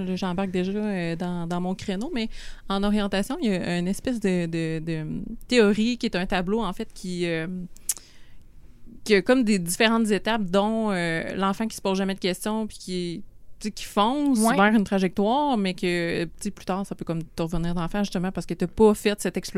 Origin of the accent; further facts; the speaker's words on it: Saint-Aubert, Quebec, Canada; je suis originaire de Saint-Aubert, pour ceux qui connaissent, proche de Saint-Jean-Port-Joli.